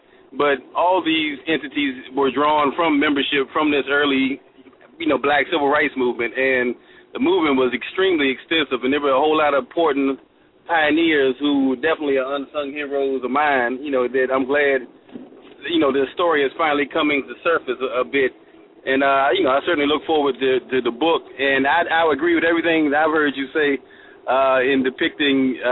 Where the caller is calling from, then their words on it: Washington, District of Columbia, United States; Yeah, I'm calling from Washington, D.C. This is … with the Universal Negro Improvement Association, founded by Marcus Garvey.